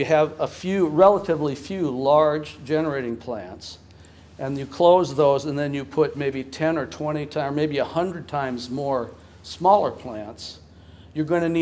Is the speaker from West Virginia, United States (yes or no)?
no; Michigan, United States; I'm from Benzie County, and I was the CEO at Crystal Mountain for about 35 years.